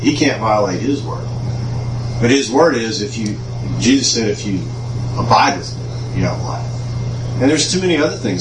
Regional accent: United States; I'm an American. I'm a Christian. I'm a nice guy.

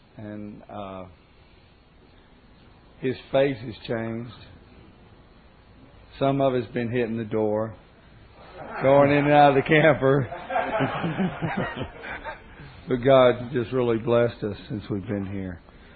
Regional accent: Alabama, United States; It's not all Southerners. I'm from Alabama.

